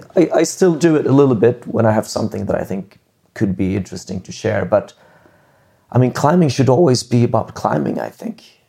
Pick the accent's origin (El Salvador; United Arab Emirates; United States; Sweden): Sweden; English is a second language; Yeah, but I'm from Sweden with a pretty good social security. I'm not going to end up on the streets.